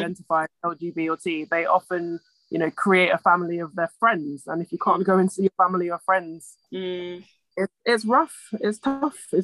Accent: Nigeria; I'm sure a good chunk of that was, I'm Nigerian

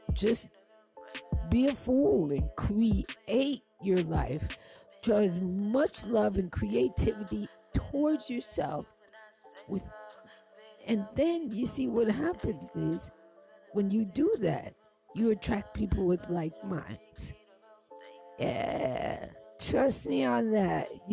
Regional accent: New York, United States; I'm embarrassed to say I'm from New York.

